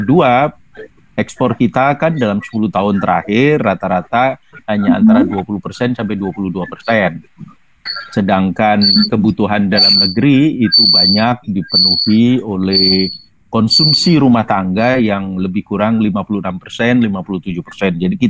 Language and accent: Indonesian; Surabaya, East Java, Indonesia; Contoh di daerah saya di Surabaya